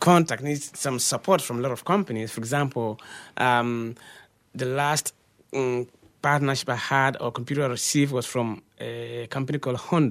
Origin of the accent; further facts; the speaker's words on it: Ghana; now in Spain; I'm a Ghanaian, but I've been here for 13 years. I have some Catalan family who gave me the opportunity to be able to go to school, to do what I'm doing.